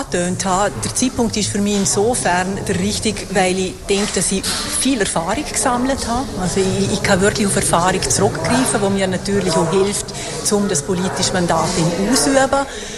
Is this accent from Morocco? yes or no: no; Mauren, Unterland, Liechtenstein; Ich bin eine Unterländerin, eine Maurerin, ich bin im Unterland aufgewachsen. Ich habe in Zürich studiert